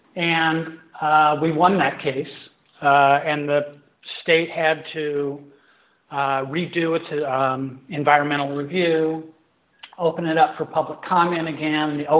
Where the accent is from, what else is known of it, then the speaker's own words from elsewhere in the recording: Los Angeles, California, United States; born there; I was born in Los Angeles and have lived most of my life in California, although now I divide my time between New York and Lisbon.